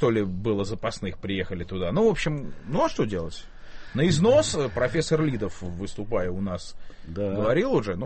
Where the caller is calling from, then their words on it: Saint Petersburg, Russia; из Петербурга.